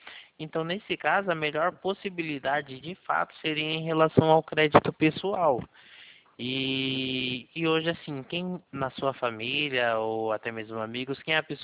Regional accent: Valinhos, São Paulo, Brazil; Eu sou aqui de Valinhos.

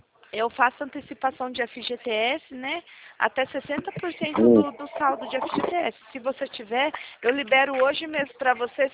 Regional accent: Presidente Prudente, São Paulo, Brazil; Eu sou de Presidente Prudente, Estado de São Paulo. Interior de São Paulo, né, na verdade.

